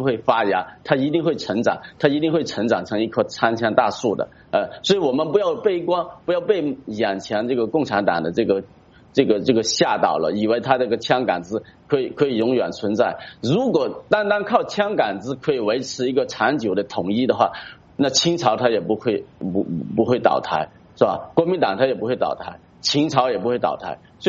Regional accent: Hong Kong; 所以我们香港人更加要警惕。

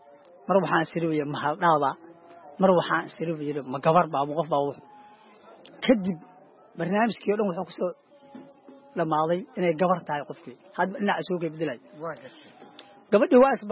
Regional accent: Lower Juba, Somalia; also born or lived in Galguduud; aniga waxaan ku dhashay gobolka Galgaduud gaar ahaan degmada Cawlaq

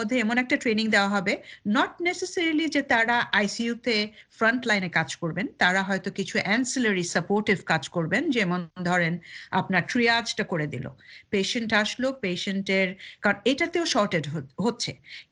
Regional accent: Bangladesh; now in United States; আমি নিজে একজন বাংলাদেশি লাইসেন্স ফিজিশিয়ান হিসেবেই বলছি

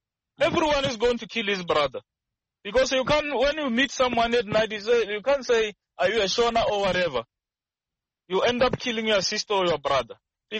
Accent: Limpopo, South Africa; Look, for my side, me, I'm from Limpopo. So Limpopo is very rare to see something like this.

